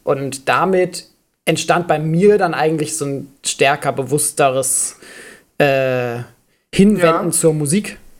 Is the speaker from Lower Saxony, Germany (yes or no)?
no; Schleswig-Holstein, Germany; Ich bin in Schleswig-Holstein zur Schule gegangen.